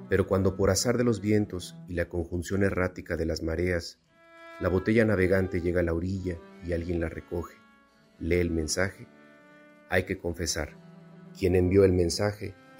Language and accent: Spanish; Mexico; de México